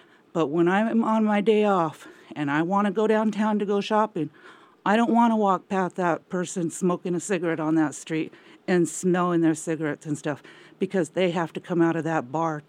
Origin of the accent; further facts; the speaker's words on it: Sitka, Alaska, United States; I was born and raised in Sitka.